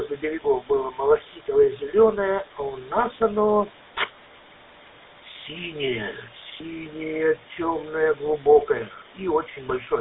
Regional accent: Russian Far East, Russia; родители меня сюда привезли в 10-летнем возрасте, а сейчас 59 лет, представляете? То есть я дальневосточник уже все, коренной.

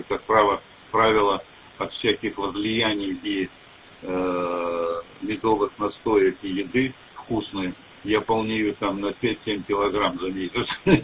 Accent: Białystok, Podlaskie Voivodeship, Poland; Russian is a second language; Я сам из Белостока работаю, из Польши.

